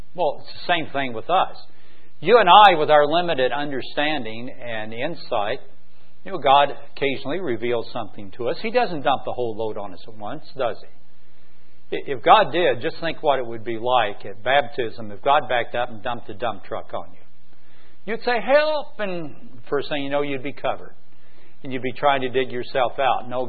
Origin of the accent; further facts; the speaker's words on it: Southern US, United States; accent: Southern; all they told me I needed to work on was my Southern accent.